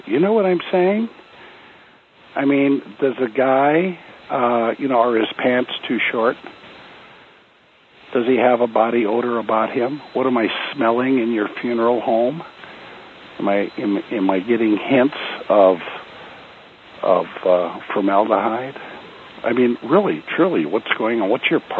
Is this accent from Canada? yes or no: no; California, United States; now in Nevada, United States; I'm from California. Well, I'm from Nevada now.